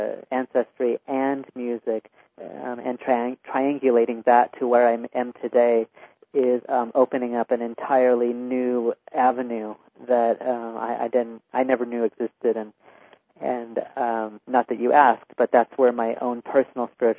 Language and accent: English; Ashland, Oregon, United States; to Ashland, Oregon, my hometown, which I love